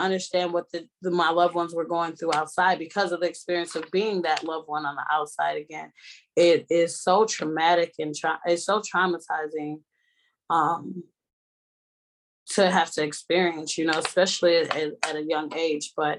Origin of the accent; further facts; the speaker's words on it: St. Paul, Minnesota, United States; And I have been born and raised in the St. Paul metro area my entire life.